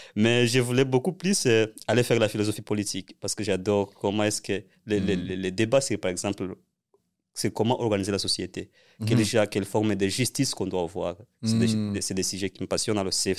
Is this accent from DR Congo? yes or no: yes; DR Congo; born there; moved away as an adult; moi, je suis né au Congo. Mm-hmm. … Je suis né au Congo et quand j'ai eu mon diplôme au Congo, j'ai fui le Congo pour des raisons d'insécurité, moi et ma famille. Mm-hmm. Je me suis réfugié en Ouganda mm-hmm. en 2015.